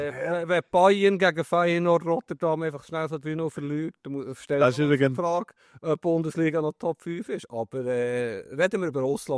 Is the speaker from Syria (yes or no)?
no; Switzerland; Du bist Schweizer, aber ich finde, ich bin Schweizer, da kann ich nichts dafür. Das ist der Pass.